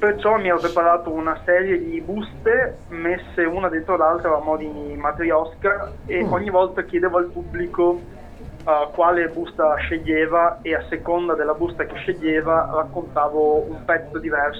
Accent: Veneto, Italy; so che da Veneto è un po' brutto da dire

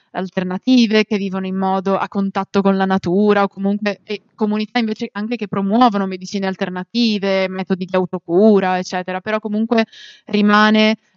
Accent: Friuli-Venezia Giulia, Italy; il viaggio che faccio io che sono friulana per arrivare in Umbria

